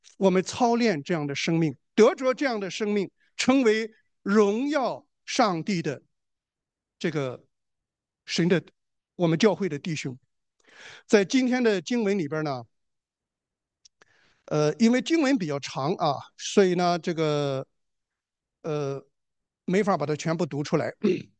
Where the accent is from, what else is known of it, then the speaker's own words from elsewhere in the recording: China; 我小时候在中国农村长大啊